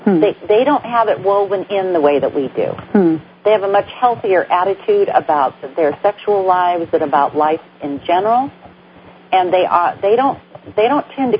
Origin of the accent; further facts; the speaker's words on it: Hollywood, California, United States; I grew up in Hollywood, so I was around movie stars everywhere.